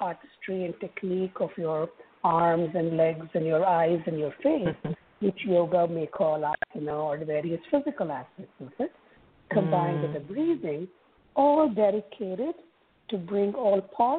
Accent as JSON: {"language": "English", "country": "India", "tie": "born or raised there", "said": "as a dancer growing up in India."}